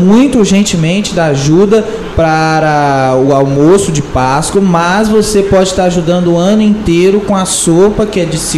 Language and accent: Portuguese; Brazil; Eu fui criado na Vila Progresso, nunca saí dali.